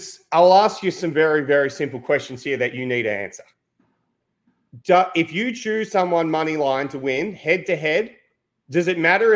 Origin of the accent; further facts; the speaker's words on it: Australia; I'm Australian. We eat a lot of lamb in Australia.